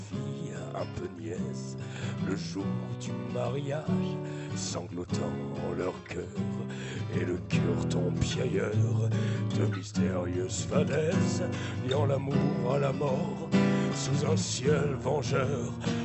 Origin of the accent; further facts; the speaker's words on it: Montpellier, Occitanie, France; D'accord, moi je suis de Montpellier, mais j'apprécie le geste énormément.